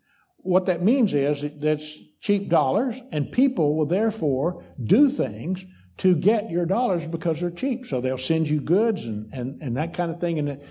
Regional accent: United States; This is just I'm just saying this as an American.

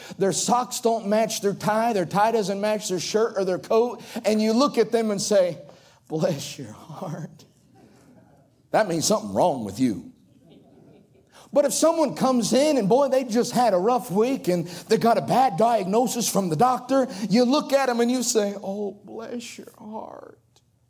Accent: Elizabeth City, North Carolina, United States; Where I'm from, in the east, I'm from the Outer Banks of North Carolina, right on the coast, a little place called Elizabeth City, big Coast Guard town. And where I'm from, in that part of the country, we use the word bless a lot.

